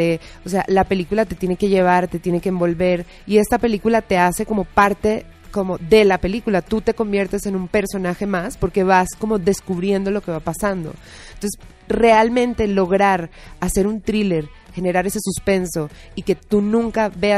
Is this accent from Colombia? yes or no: yes; Colombia; now in Mexico; Yo soy colombiana, llevo 7 años aquí.